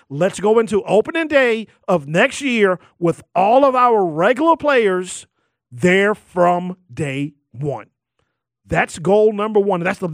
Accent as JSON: {"language": "English", "town": "Baltimore", "region": "Maryland", "country": "United States", "tie": "born or raised there", "said": "And yes, if you know me, I was born and raised in Baltimore. Yes, I was."}